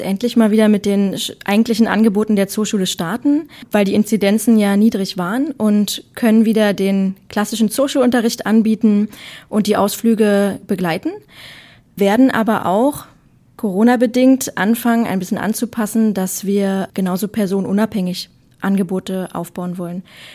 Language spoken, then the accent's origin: German; Berlin, Germany; moved away as an adult; also born or lived in Frankfurt am Main; now in Cottbus, Germany; bin ursprünglich Berlinerin, bin dann zum Studium nach Frankfurt am Main gezogen, um Biologie auf Diplom zu studieren und bin dann für den Tierpark nach Cottbus gezogen und bin inzwischen seit fast 9 Jahren hier